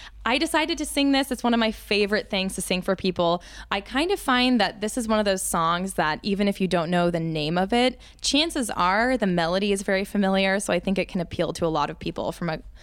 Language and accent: English; Johnston, Iowa, United States; I grew up in Johnston, Iowa. I sang all my life. I got my undergrad at the University of Iowa in voice and ethics and public policy.